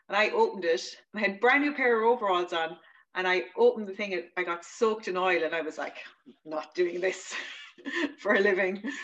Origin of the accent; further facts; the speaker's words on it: London, United Kingdom; born there; I was born in London, and I have a lot of family over there, so I'd go over and back quite a lot.